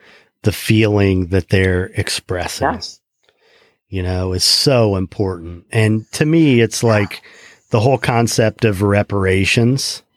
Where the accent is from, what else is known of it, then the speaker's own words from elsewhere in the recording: Indiana, United States; I grew up in Indiana, you know, which is one of the three states that claims to be the birthplace of Abraham Lincoln